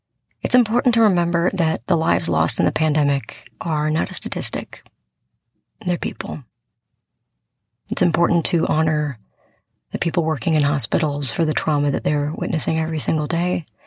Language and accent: English; St. Louis, Missouri, United States; This was recorded over the holidays in my hometown of St. Louis.